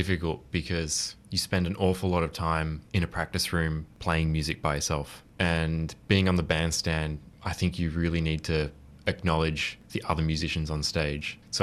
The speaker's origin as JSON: {"language": "English", "town": "Sydney", "region": "New South Wales", "country": "Australia", "tie": "born or raised there", "said": "And so as an aspiring jazz musician growing up in Sydney, he was more or less a household name."}